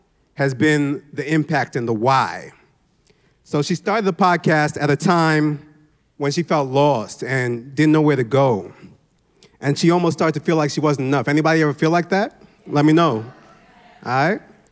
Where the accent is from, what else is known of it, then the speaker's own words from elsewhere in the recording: Brooklyn, New York, United States; I'm Nigerian. I'm from Brooklyn, New York.